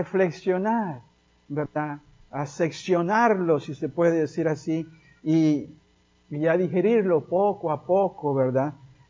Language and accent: Spanish; Tampico, Tamaulipas, Mexico; yo soy de Tampico, pero todos somos hispanos